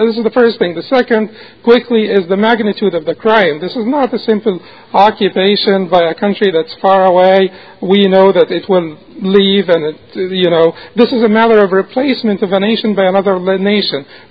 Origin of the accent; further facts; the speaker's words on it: Alexandria, Alexandria Governorate, Egypt; there is a difference between Alexandria, Egypt, my hometown, being attacked, and Mecca being attacked.